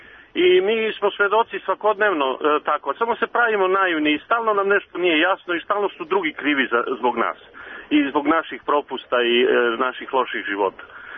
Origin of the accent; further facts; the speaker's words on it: Vršac, Vojvodina, Serbia; Iz Vršca sam rodom, da.